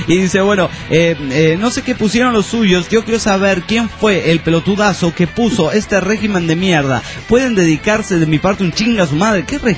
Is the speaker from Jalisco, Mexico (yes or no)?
yes; Lagos de Moreno, Jalisco, Mexico; Y yo conozco a la mera y a mí mismo, que soy Lagos de Moreno.